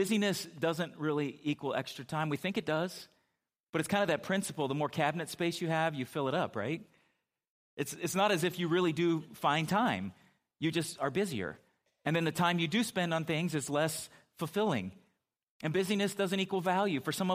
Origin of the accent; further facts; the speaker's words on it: San Diego, California, United States; And you know, growing up by San Diego, you know, you pick up a lot of, I mean, my accent's better than what I even know in Spanish.